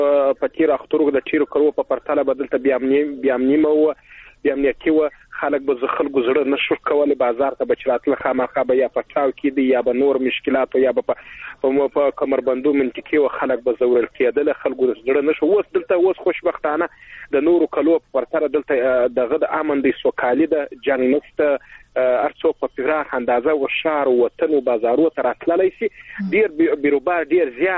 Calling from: Helmand, Afghanistan; د هلمند نه اړیکې نیولې ده.

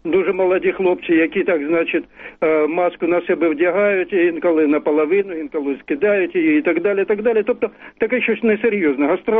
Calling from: Yenakiieve, Donetsk Oblast, Ukraine; Я з Єнаківа, Донецької

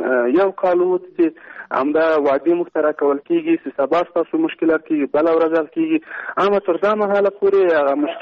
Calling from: Kabul, Afghanistan; د مرکز کابل نن تاسو سره تماس کړم

